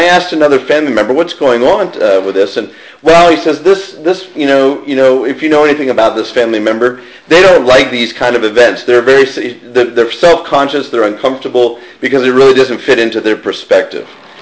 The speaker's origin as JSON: {"language": "English", "region": "Pennsylvania", "country": "United States", "tie": "born or raised there", "said": "I grew up in Western Pennsylvania, kind of a rural location."}